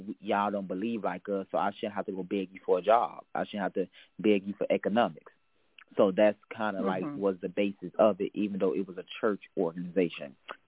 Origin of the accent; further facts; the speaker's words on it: Alabama, United States; So my background is I grew up in Alabama. I am now 32 years old, but I grew up in Alabama, and I grew up in what most people would call a cult.